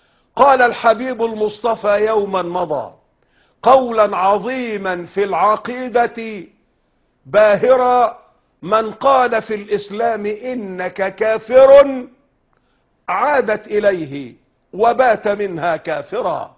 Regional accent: Damietta, Damietta Governorate, Egypt; وعندنا في دمياط أيضا كليات قائمة الآن للطب وللصيدلة

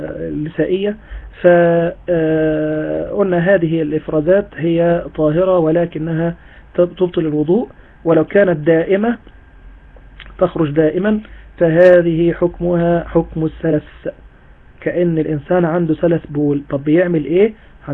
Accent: Egypt; وأنا الراجح عندي إن ميعاد الفجر عندنا في مصر مش هو الفجر الصادق.

